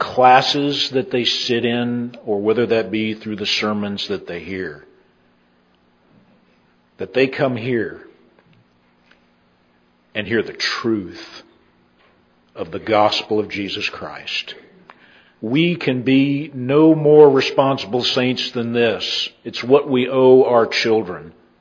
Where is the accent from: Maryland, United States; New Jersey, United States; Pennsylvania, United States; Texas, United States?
Texas, United States; now in Independence, United States; Many of you know I was raised down in Texas and moved here not really kicking and screaming, but I didn't really have a desire either to move to Independence.